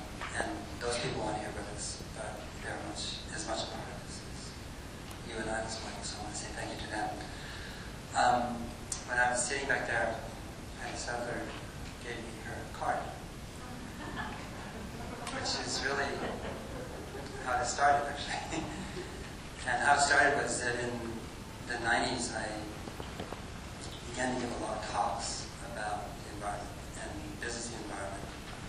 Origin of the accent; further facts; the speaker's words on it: Berkeley, California, United States; So I started doing research, and I grew up in Berkeley. My father taught at the library, so I'm a little research rat.